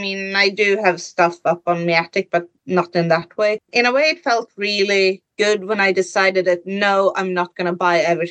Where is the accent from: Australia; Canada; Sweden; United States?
Sweden; because, you know, we're coming from Sweden, we don't have almost anything.